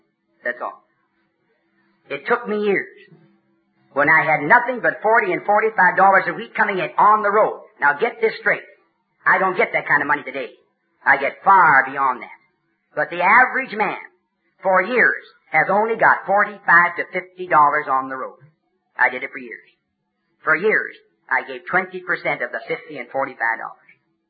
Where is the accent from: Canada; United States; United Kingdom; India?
Canada; born there; I'm a Canadian by birth.